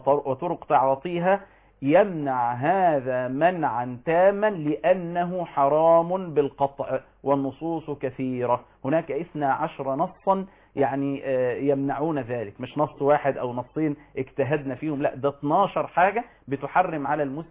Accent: Egypt

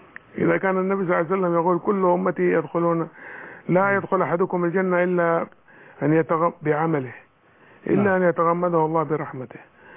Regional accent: Yemen; وهذا فخر لي اني من اهل اليمن.

